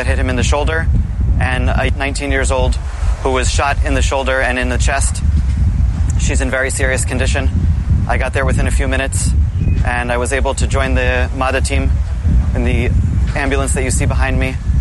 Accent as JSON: {"language": "English", "town": "Karni Shomron", "region": "West Bank", "country": "Israel", "tie": "born or raised there", "said": "I was just called to a terrorist attack right near my hometown of Karni Shomron"}